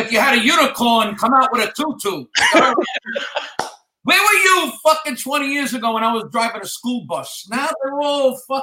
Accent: Brooklyn, New York, United States; Born and raised in Brooklyn. I'm from the streets.

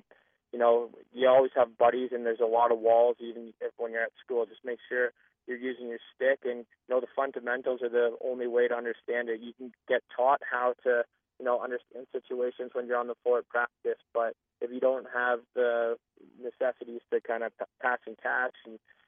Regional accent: Orangeville, Ontario, Canada; obviously growing up in Orangeville, being a Rock fan

